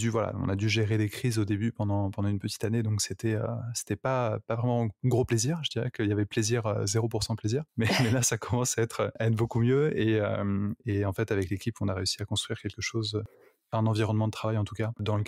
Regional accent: Paris, Île-de-France, France; je suis parisien, donc j'aime beaucoup vivre à Paris.

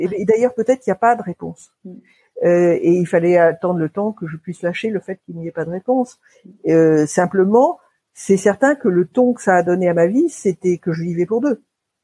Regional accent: Paris, Île-de-France, France; J'ai grandi à Paris, j'ai grandi dans les beaux quartiers, ce qu'on appelle les beaux quartiers de Paris, c'est-à-dire à côté de Musée Galliera

